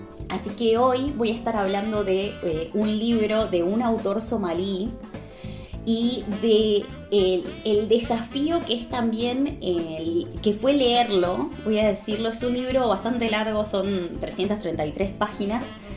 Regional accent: Argentina; Yo soy argentina y si bien la guerra de las Malvinas, el conflicto fronterizo con Chile, siempre han sido algo que ha quedado en la memoria del siglo XX, yo nací después de todo eso.

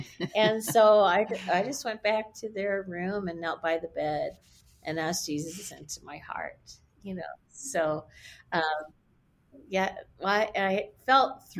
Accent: Texas, United States; Well, I was raised in East Texas.

